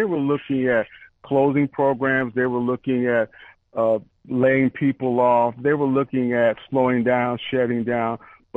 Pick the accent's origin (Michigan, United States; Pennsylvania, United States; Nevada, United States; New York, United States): Michigan, United States; Detroit; I grew up in Detroit, Michigan in the 60s.